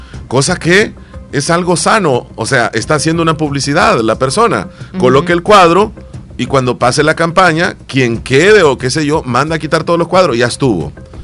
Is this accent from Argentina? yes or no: no; El Salvador; Sí, somos salvadoreños